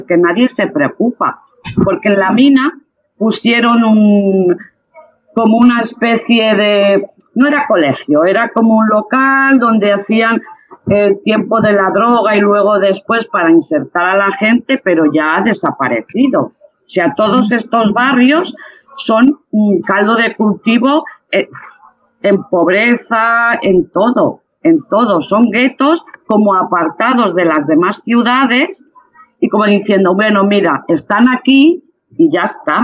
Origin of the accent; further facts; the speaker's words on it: Barcelona, Catalonia, Spain; yo me he criado en la calle y me crié en el Besós